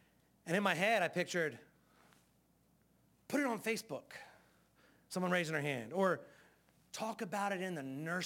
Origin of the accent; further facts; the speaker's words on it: United States; Because as American Christians, we don't sacrifice.